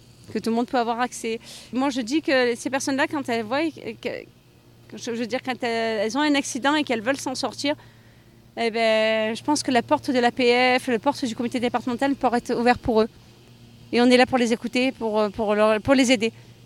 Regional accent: Marseille, Provence-Alpes-Côte d'Azur, France; moi, je suis de Marseille.

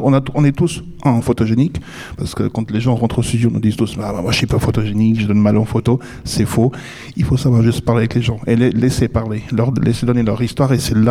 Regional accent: Switzerland; J'ai gagné des prix avec chez moi en Suisse

